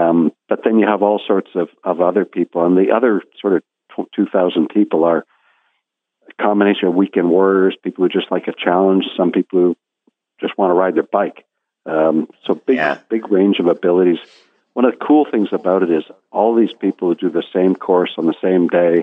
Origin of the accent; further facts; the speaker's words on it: Hamilton, Ontario, Canada; We're from Hamilton, the mountain.